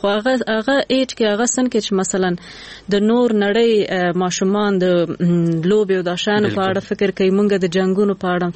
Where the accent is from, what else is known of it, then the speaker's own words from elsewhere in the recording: Nangarhar, Afghanistan; مونږ خو د جلال آباد یو کلی نه یو، لری کلی نه یو، بله او لری ولسوالی خیوی ولسوالی نه، بیا خیوی کې مقالټک چا بیخی لری دی خار نه.